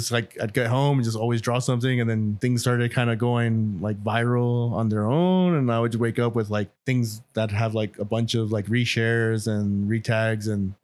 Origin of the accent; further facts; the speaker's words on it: San Bernardino, California, United States; growing up in San Bernardino, skateboarding all around the IE, this was just kind of like how we talked